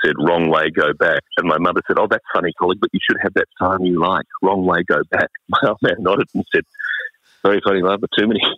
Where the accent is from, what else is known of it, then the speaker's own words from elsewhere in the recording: Queensland, Australia; I grew up in Southeast Queensland at the time